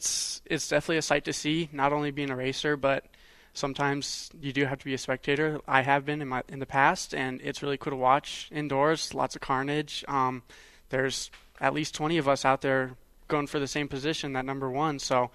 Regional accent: Wasilla, Alaska, United States; now in Florida, United States; I am actually from Wasilla, Alaska.

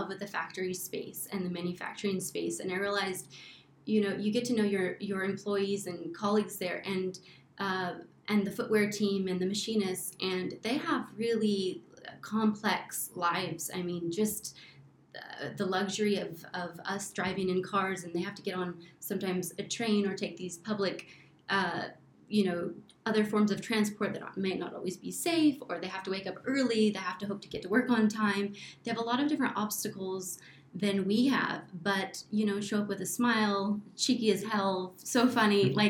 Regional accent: United States; being an American who has had no context or history of manufacturing

